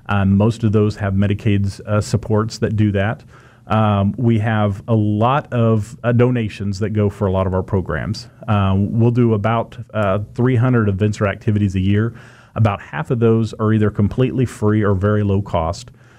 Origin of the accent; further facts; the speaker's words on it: Newton, Kansas, United States; I grew up in Newton.